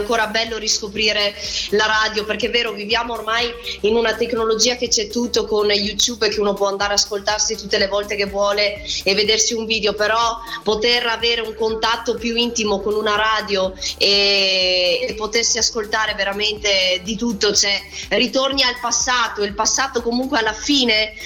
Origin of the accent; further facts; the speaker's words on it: Verona, Veneto, Italy; born there; Io sono nata a Verona ma ho origini siciliane